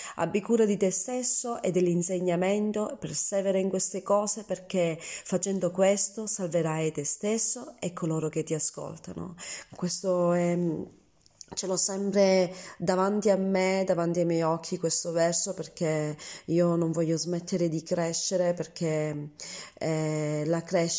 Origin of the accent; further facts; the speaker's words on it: Palma di Montechiaro, Sicily, Italy; sono di Palma di Montechiaro